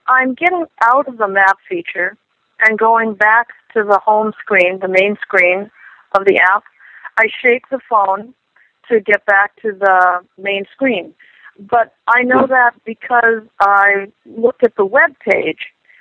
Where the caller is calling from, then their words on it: Los Angeles, California, United States; from Los Angeles, California.